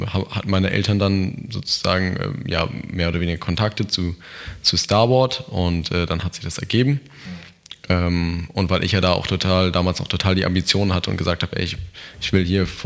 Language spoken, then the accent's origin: German; Northern Germany, Germany; hier als Norddeutscher, würde ich sagen, ja, auf jeden Fall.